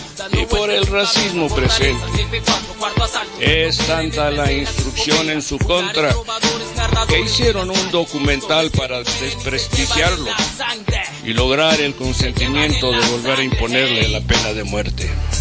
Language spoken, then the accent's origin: Spanish; Philadelphia, Pennsylvania, United States; Soy de Filadelfia y déjame decirte que de la población total en Estados Unidos, la minoría somos negros.